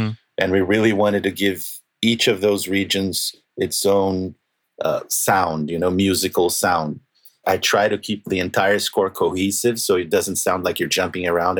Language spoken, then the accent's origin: English; Brazil; I'm from Brazil, but I've spent time in Argentina.